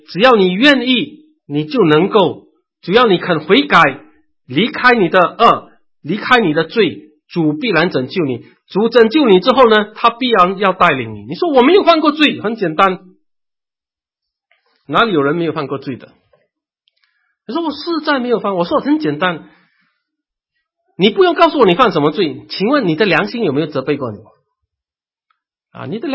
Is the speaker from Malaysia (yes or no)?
no; China; 我们是中国人，我们一定知道什么叫做不孝